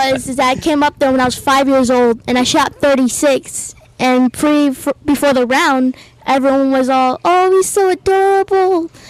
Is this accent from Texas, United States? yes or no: no; Evans, Georgia, United States; So I'm 11 years old. I'm 11 years old. I'm from Evans, Georgia.